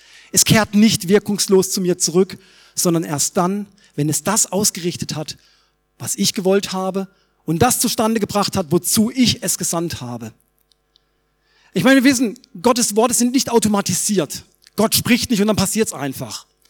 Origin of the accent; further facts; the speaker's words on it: Freiburg, Baden-Württemberg, Germany; moved away as an adult; Ich komme ja aus Freiburg, aber ich bin seit 22 Jahren in Hessen